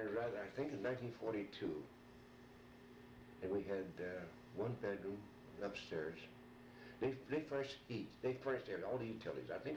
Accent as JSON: {"language": "English", "town": "Aurora", "region": "Illinois", "country": "United States", "tie": "born there", "lives_now": "Youngstown, United States", "said": "No, I was born in Aurora, Illinois."}